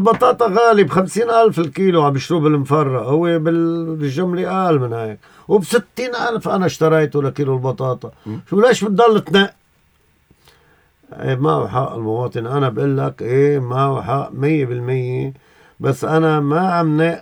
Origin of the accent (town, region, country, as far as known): Lebanon